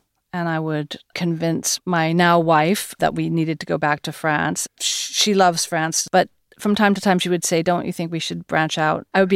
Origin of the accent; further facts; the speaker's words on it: Los Angeles, California, United States; After I was at Princeton, I moved back to my hometown of Los Angeles, and I got a job in the entertainment industry.